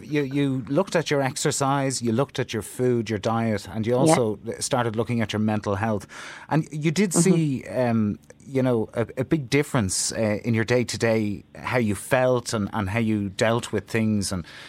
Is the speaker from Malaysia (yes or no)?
no; Ireland; I'm thinking about my mother and in growing up in Ireland